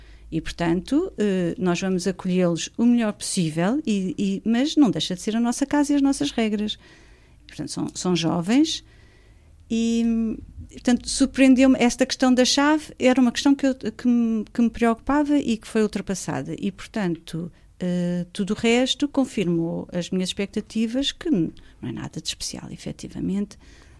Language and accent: Portuguese; Portugal; O que é que isso diria de nós como cristãos e como portugueses, não é?